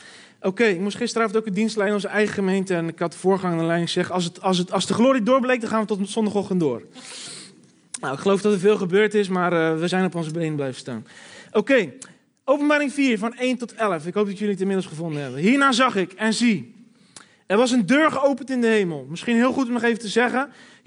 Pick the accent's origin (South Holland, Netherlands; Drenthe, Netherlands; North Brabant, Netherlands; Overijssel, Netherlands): South Holland, Netherlands; Rotterdam; Misschien hoor je het wel aan mijn tongval. Ik kom uit Charloes. Ik werd net voorgesteld dat Rotterdam, maar ja, dat is gigantisch groot. Ik kom uit Charloes.